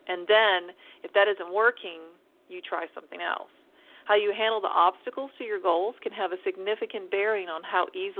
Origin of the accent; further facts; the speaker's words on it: Austin, Texas, United States; We enthusiastically agreed to give this series of public workshops together in my hometown of Austin